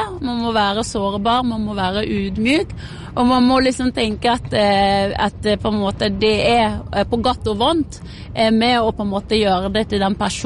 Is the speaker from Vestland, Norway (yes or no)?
yes; Nordfjordeid, Vestland, Norway; Jeg Nordfjording, så fra Nordfjordeid.